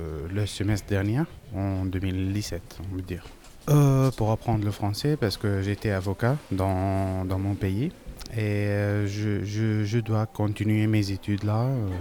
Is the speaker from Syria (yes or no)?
yes; Syria; French is a second language; moved away as an adult; now in France; je viens de Syrie depuis 3 ans.